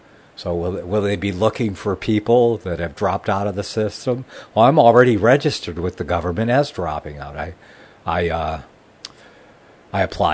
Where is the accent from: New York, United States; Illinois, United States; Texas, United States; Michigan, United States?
Michigan, United States; Ann Arbor; Dale's in Michigan, my home state. My birth state was Michigan. Yes, on the land there. I was born in Ann Arbor, yeah, at the University Hospital there.